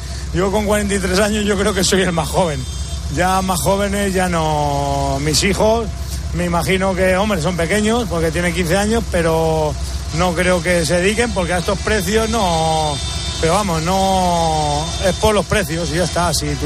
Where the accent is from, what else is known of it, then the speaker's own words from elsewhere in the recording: Valmojado, Castilla-La Mancha, Spain; venimos de la parte de nuestra ruta, es de Extremadura, pero yo vengo de Valmojado, Toledo.